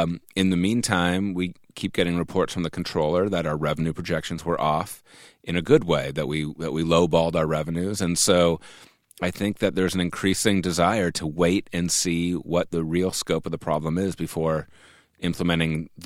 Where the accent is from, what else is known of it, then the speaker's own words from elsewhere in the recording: Santa Monica, California, United States; No, I grew up in Santa Monica.